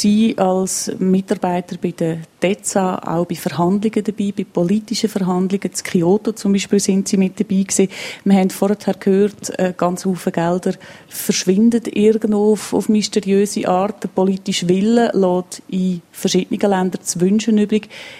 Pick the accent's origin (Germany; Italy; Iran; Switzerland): Switzerland; ich bin in der Nähe von der Rüss aufgewachsen